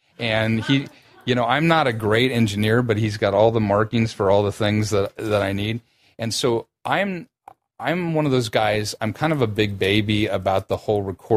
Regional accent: Orange County, California, United States; Well, what happened for me was living in Orange County. I grew up here in Orange County and driving to Hollywood every day.

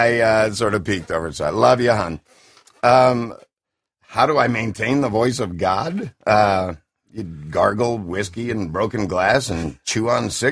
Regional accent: Oakland, California, United States; I'm from the East Oakland. I am from the ghetto and I feel a lot safer any part of Bahrain than I ever did in my hometown.

